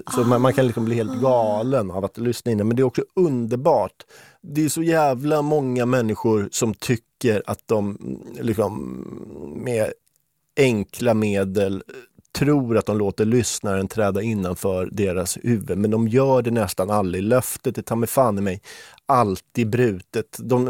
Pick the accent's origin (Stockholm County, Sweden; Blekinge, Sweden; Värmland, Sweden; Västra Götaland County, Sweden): Stockholm County, Sweden; Stockholm; Jag är från Stockholm.